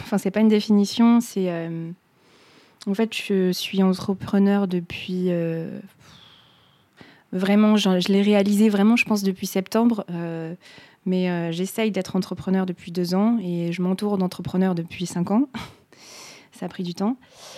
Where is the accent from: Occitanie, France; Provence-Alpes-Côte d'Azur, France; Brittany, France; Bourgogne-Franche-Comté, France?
Brittany, France; now in Nantes, France; j'ai 30 ans. Je suis bretonne du sud Finistère, j'habite à Nantes.